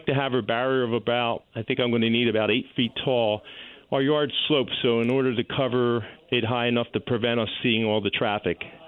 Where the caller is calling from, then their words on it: Langhorne, Pennsylvania, United States; I'm calling from Langhorne, Pennsylvania.